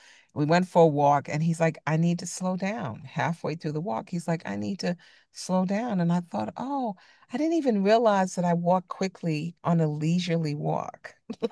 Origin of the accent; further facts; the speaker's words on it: New York City, New York, United States; It got exacerbated growing up in New York, which is just a very speedy city.